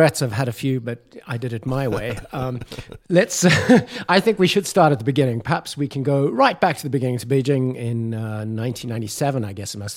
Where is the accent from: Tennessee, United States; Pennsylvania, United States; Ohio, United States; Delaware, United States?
Tennessee, United States; Nashville; Taylor's from Nashville. Yeah. I'm from Nashville, you know.